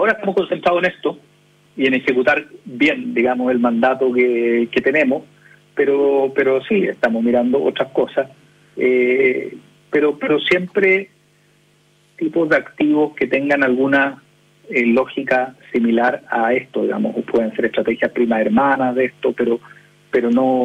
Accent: Chile; yo creo que como inversionista chileno lo que pasó nos cambia un poco la perspectiva

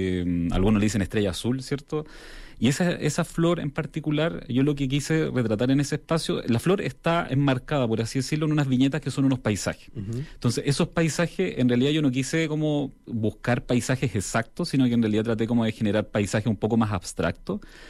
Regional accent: Venezuela; Otros me decían, oye, eso se parece a un sector que de Venezuela, de donde vengo.

